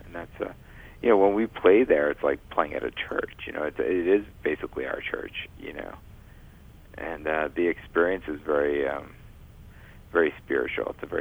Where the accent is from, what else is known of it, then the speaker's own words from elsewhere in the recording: New Orleans, Louisiana, United States; growing up in the French Quarter, and my first music teacher was Walter Payton when I was at McDonough 15.